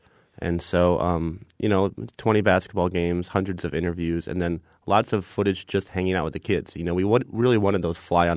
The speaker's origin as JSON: {"language": "English", "town": "Ann Arbor", "region": "Michigan", "country": "United States", "tie": "born or raised there", "said": "You know, as Davey said, we grew up in Ann Arbor, Michigan. Both my parents are from Indiana. Both went to IU."}